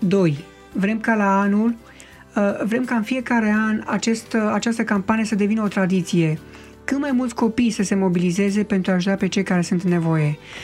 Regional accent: Ilfov, Romania; Sunt din Ilfov. Da, la vreo 5 km de București.

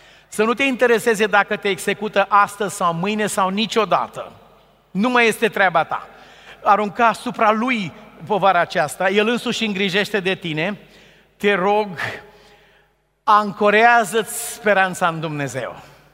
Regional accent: Romania; am spus că sunt pastor și sunt din România și vreau să stau de vorbă cu voi

